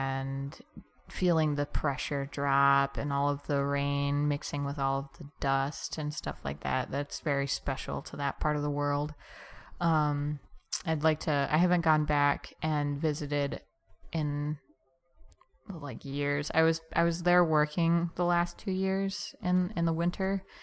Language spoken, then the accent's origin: English; Tucson, Arizona, United States; also born or lived in Mesa; I was born in Arizona. I was born in Mesa, but I grew up in Tucson.